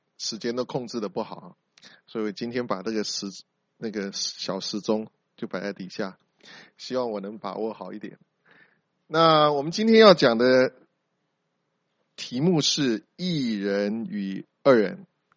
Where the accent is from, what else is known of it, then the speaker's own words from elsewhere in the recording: Taiwan; 我也许是我们从台湾来的背景，我只记得小时候就是二十四孝，其他的都是西方的童话故事